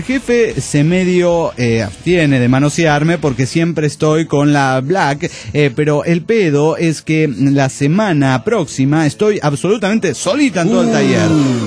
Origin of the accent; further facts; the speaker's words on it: Chacabuco, Buenos Aires Province, Argentina; de Chacabuco.